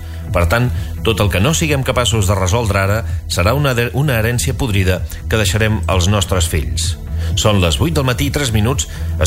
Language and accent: Catalan; Pals, Catalonia, Spain; Al meu poble, a Pals, hi vaig veure baixar aigua pel carrer de casa com feia molts anys